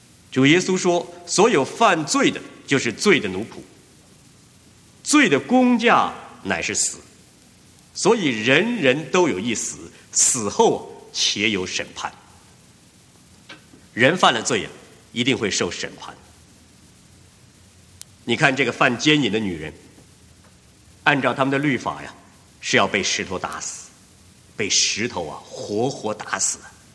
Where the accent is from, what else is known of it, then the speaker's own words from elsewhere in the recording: China; 对于说谎呢，咱们中国人呢，那简直是不用提了。我们中国人的本事啊，对于说谎太大了。